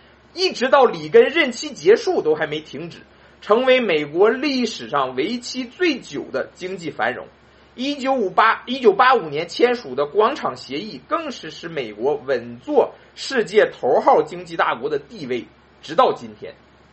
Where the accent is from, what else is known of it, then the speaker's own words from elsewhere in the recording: China; 也许对我们这些来自中国大陆的人来说啊，1980年是一个春天